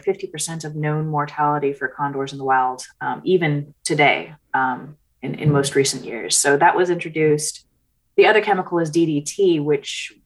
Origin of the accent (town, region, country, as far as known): California, United States; born or raised there